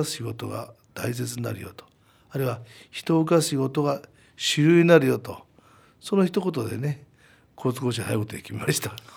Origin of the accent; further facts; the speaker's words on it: Tokyo, Japan; also born or lived in Beppu; まあ、東京生まれ東京育ちでね、九州の別府行っちゃって、